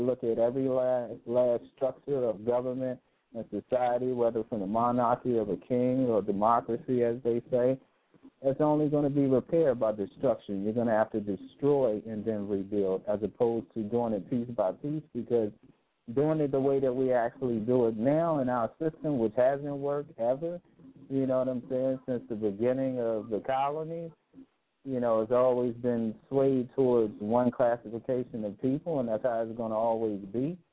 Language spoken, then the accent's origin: English; New York, United States; Yeah, I'm gonna tell you, because I'm from New York, and I can tell you, Guru.